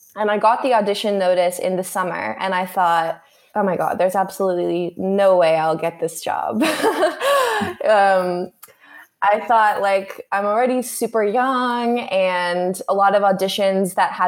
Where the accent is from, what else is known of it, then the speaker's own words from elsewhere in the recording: Canada; I was born in Canada and I grew up there with a really close family